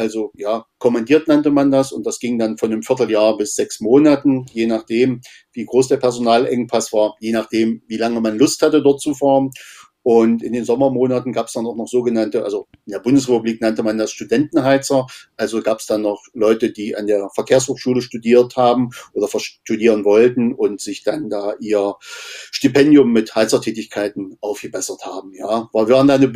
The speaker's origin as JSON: {"language": "German", "region": "Harz", "country": "Germany", "tie": "born or raised there", "said": "Harz liegt bei mir vor der Tür, da bin ich aufgewachsen im Harz."}